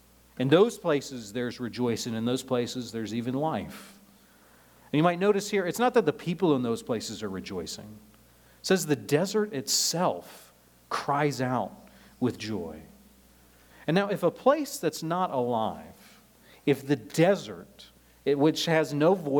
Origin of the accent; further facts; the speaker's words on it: Nebraska, United States; You know, growing up in Nebraska, like here, other people would call it a boring flyover state.